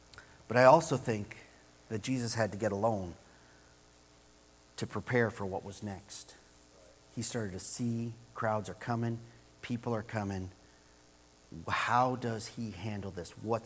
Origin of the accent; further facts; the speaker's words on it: United States; I was, as an American, and you drink your homogenized and pasteurized milk